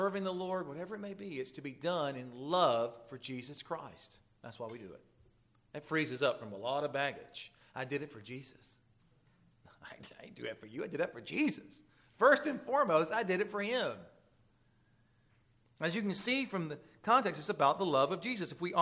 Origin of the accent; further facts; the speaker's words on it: Hilliard, Florida, United States; There was a little church there in Callahan, Florida, just south of where I grew up in Hilliard.